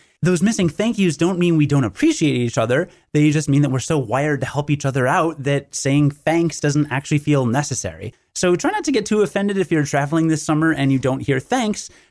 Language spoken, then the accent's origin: English; Rockford, Illinois, United States; I'm from Rockford, which is about 150,000. And to me, that still felt kind of small.